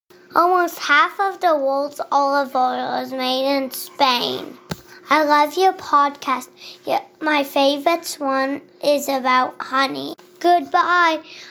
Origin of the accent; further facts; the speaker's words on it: Chandler, Arizona, United States; from Chandler, Arizona.